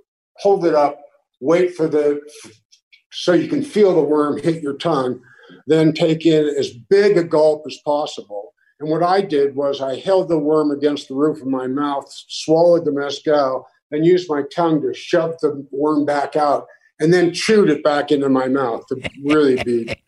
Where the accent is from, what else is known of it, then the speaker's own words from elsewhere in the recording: Pittsburgh, Pennsylvania, United States; moved away as an adult; I lived in Pittsburgh until I joined the service as a 6 month reservist